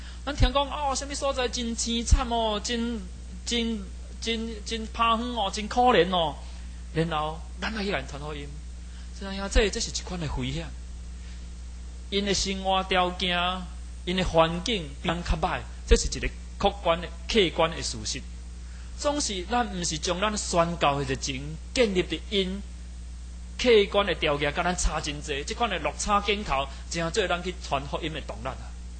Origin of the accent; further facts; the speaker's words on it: Taiwan; 我觉得我们台湾人要去学习更加去尊重跟我们族群不一样的人